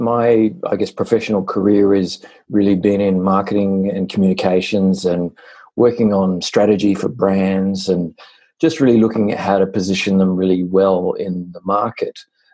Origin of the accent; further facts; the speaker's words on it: Australia; I grew up in Australia, but yeah, my folks, they traveled through Europe when they were younger and the US